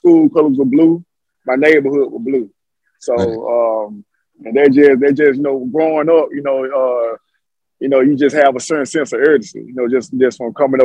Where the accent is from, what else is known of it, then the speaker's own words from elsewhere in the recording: Macon, Georgia, United States; I'm originally from Macon, Georgia.